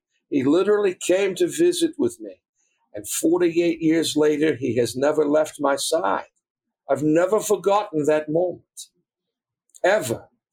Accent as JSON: {"language": "English", "town": "Boston", "region": "Massachusetts", "country": "United States", "tie": "born or raised there", "said": "You know, I was born and bred in Boston. I used to take long walks as a young man down Commonwealth Avenue in the heart of the Back Bay District of Boston."}